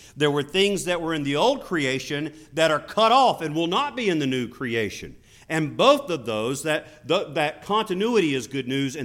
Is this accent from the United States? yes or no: yes; Sandhills, United States; because I grew up in the Sandhills, longleaf pine seeds